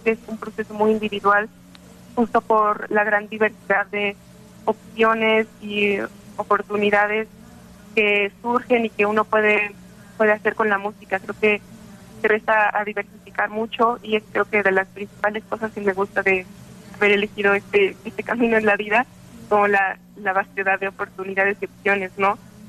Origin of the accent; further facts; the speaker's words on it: Mexico; Soy pianista mexicana.